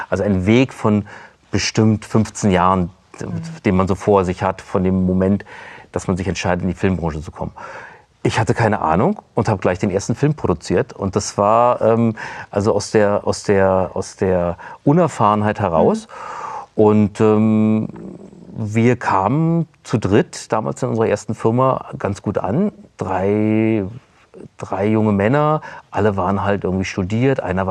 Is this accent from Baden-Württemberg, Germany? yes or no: no; Berlin, Germany; Ich bin gebürtiger Berliner, bin hier groß geworden in Tempelhof, damals noch West-Berlin, habe hier studiert, Geschichte